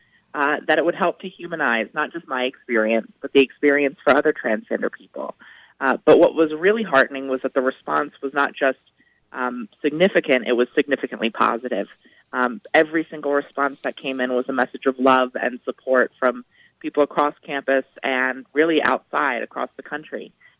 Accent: Delaware, United States; to fighting for equality in my home state of Delaware and around the nation

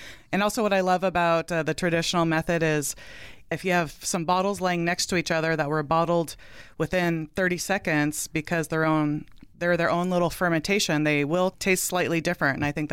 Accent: Coeur d'Alene, Idaho, United States; I grew up in North Idaho, up in Coeur d'Alene, and it's definitely not wine country up there, and I wasn't really surrounded by wine drinking

